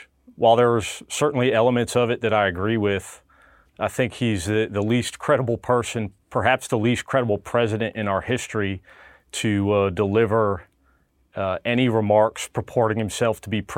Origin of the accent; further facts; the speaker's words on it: United States; I'm an American. I don't want to live in a country where I'm policed by the military.